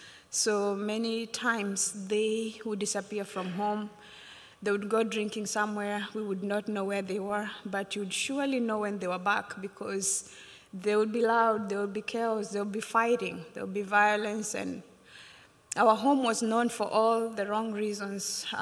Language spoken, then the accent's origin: English; Kenya; now in Memphis, United States; I am originally from Kenya, but I live in Memphis, Tennessee, so I did not come in from Kenya last night, but I've been here for a while